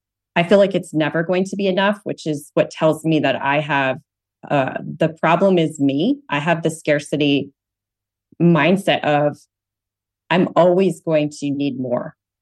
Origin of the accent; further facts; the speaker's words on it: Midwest, United States; I grew up in the Midwest.